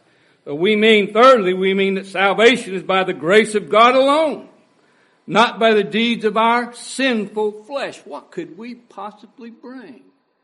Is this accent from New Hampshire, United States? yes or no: no; Gooding, Idaho, United States; now in Kentucky, United States; Oftentimes when people ask me, "Where are you from?" I tell them, "I'm from Gooding, Idaho." "What are you doing in Kentucky? How'd you get here?"